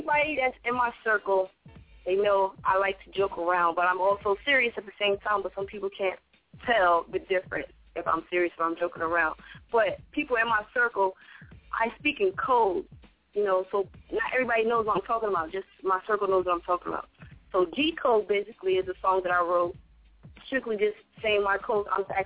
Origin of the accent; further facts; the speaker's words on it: North Carolina, United States; I'm from North Carolina. I was raised in North Carolina. I'm born here. It's like I had that Southern style.